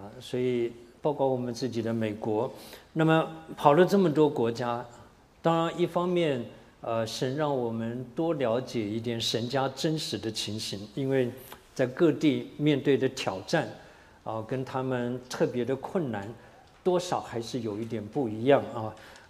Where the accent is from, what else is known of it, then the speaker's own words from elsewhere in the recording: China; 那为什么我们都是中国人？